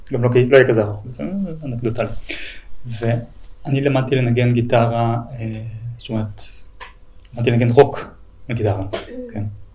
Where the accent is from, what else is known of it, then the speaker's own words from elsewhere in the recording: Krayot, Haifa District, Israel; כשהייתי ילד, גדלתי בקריות, וגדלתי בקריות בשנות 90.